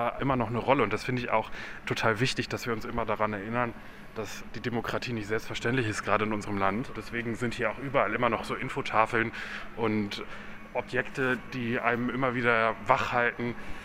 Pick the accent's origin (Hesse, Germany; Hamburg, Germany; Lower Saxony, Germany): Lower Saxony, Germany; in Niedersachsen, in meinem Heimatbundesland